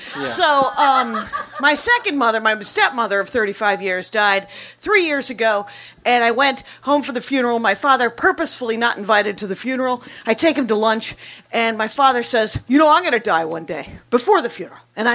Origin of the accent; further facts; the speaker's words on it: Milwaukee, Wisconsin, United States; When I was 7, my mother, I'm from Milwaukee, she was killed on a Harley Davidson